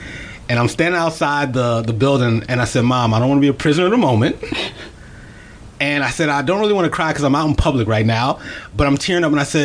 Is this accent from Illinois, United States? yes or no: no; Philadelphia, Pennsylvania, United States; also born or lived in New York; I am from Philly.